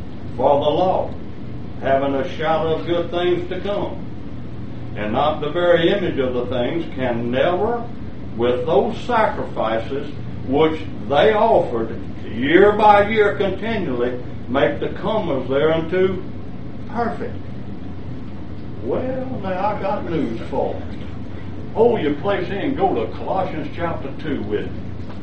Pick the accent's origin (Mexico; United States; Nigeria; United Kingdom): United States; Southern US; I'm a Southerner, I say ain't. We got ain'ts all over the South.